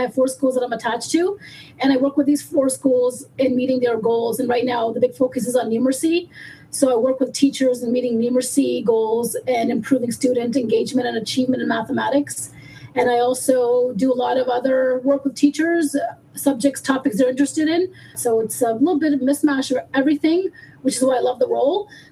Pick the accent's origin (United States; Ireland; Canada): Canada; Toronto, Ontario; I'm from Toronto, Ontario, actually just outside. I live in the suburbs, just 40 minutes outside of Toronto.